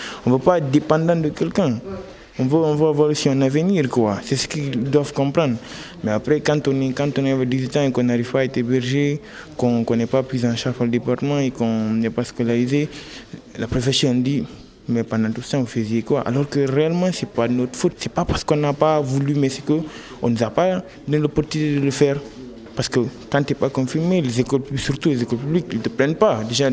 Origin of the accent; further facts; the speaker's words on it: Guinea; Je viens de la Guinée aussi